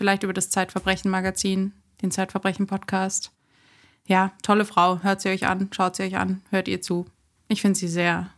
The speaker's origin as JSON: {"language": "German", "town": "Munich", "region": "Bavaria", "country": "Germany", "said": "Ich komme und lebe aus München und in München. War zum Studium mal in Bamberg, aber bin jetzt wieder zurück und könnte glücklicher nicht sein."}